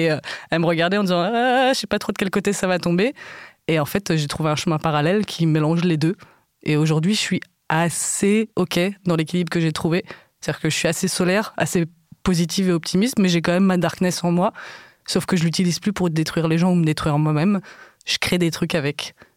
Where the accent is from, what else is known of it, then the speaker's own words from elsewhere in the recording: Paris, Île-de-France, France; donc je suis née, j'ai grandi à Paris.